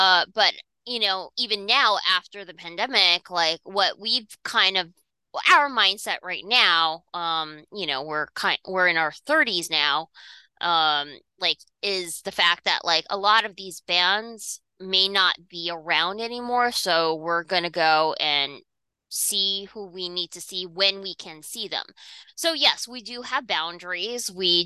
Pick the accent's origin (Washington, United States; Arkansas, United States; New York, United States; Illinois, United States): New York, United States; growing up in New York, you know, and growing up at the age that I grew up here, I had CMJ.